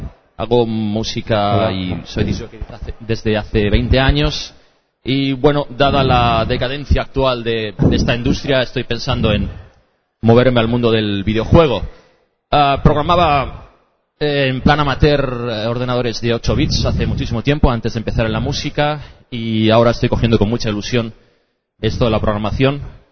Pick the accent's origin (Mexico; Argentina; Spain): Spain; Madrid, Community of Madrid; Soy de Madrid … el mundo de la música de baile.